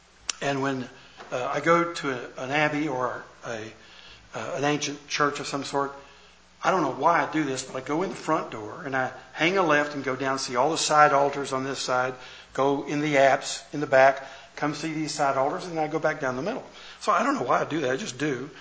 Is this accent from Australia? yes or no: no; the South, United States; accent: southern; And I thought it was my southern accent that she didn't understand.